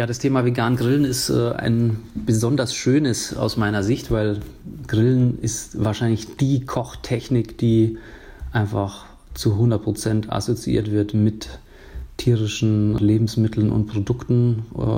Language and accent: German; Bavaria, Germany; bei uns in Bayern sagt man Kartoffikäs.